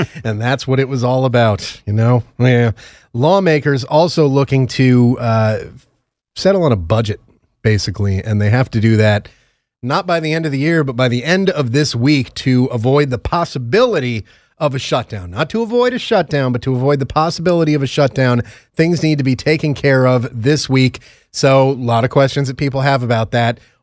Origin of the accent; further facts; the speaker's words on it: Connecticut, United States; I'm from Connecticut. We have cows up there, but not many.